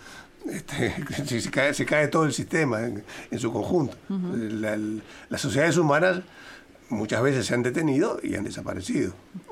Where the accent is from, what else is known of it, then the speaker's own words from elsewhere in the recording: Uruguay; Cuando yo voy a actuar como uruguayo, ¿tá? Ya tengo la idiosincrasia incorporada.